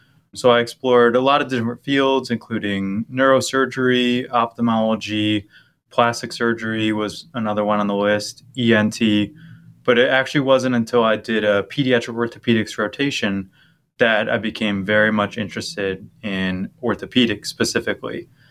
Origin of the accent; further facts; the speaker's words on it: Michigan, United States; Well, I grew up in Michigan, but then I attended college at Wisconsin.